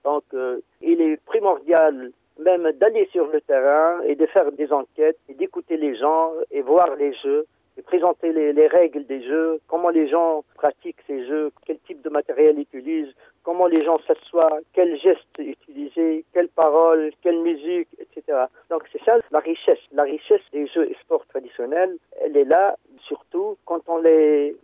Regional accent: Tunisia; chez nous en Tunisie, le mariage traditionnel surtout se base sur les jeux

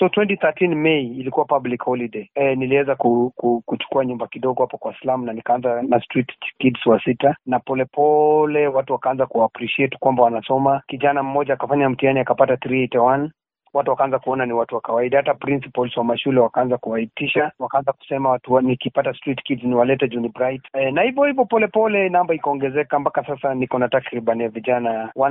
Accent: Eldoret, Uasin Gishu County, Kenya; Mimi kwanza nilizaliwa kule Eldoret miaka ya early 80s, nikiwa mtoto wa pili katika jamii ya mama single

